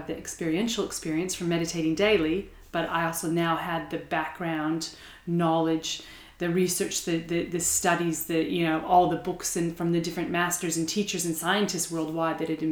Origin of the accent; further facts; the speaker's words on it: California, United States; Sure. I grew up in California, so my background from a study standpoint was in international business.